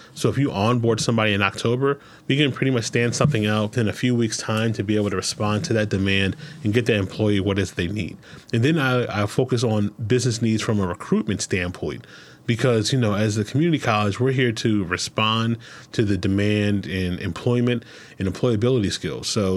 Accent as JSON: {"language": "English", "town": "Wilmington", "region": "Delaware", "country": "United States", "tie": "born or raised there", "said": "So, born and raised in Wilmington, Delaware, I attended the University of Maryland Eastern Shore for my Bachelor's of Science degree in Business Education."}